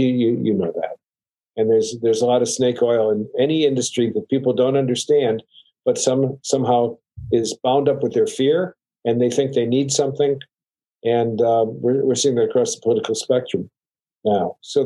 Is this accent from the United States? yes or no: yes; Chicago, Illinois, United States; You know, and I grew up in Chicago working for the Daily Machine to get through Northwestern, and I learned an awful lot.